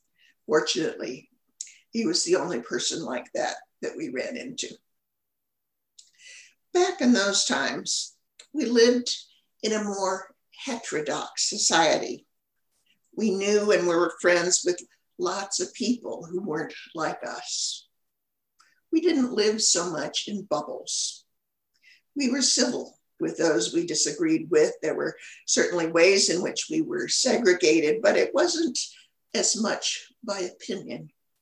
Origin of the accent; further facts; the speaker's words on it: Oregon, United States; Even though my home state of Oregon has gone to completely mail-in ballots since then